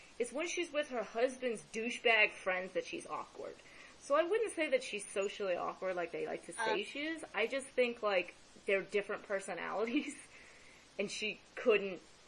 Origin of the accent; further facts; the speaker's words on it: Las Vegas, Nevada, United States; being born and raised in Vegas, I'm like, I've been there.